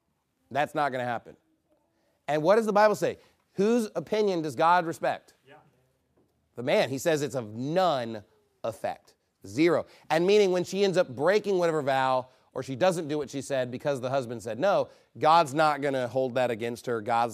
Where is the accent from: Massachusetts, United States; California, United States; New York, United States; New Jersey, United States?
New York, United States; born there; I was born in New York, but I chose Texas, okay? All right? I'm a Yankee. I'm from the Union. I'm from the North, but I chose the South